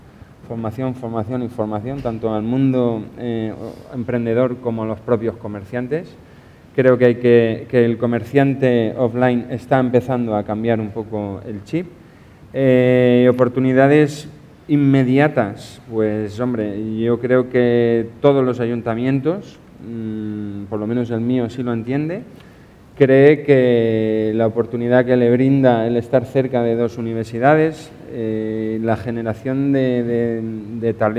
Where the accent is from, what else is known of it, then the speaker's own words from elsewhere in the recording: Novelda, Valencian Community, Spain; por lo menos de donde yo vengo, en Novelda, hay una cantidad de gente que sabe hacer de todo y con gracia y con arte.